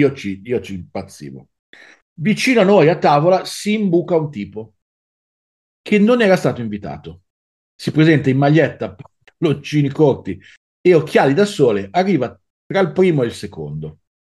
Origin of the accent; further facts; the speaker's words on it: Milan, Lombardy, Italy; da milanese, proprio mi è uscita la frase tipica da milanese